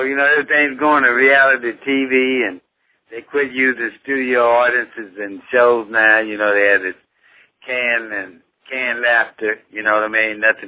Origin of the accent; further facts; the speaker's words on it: Dallas, Texas, United States; As a young boy, I grew up here in Dallas.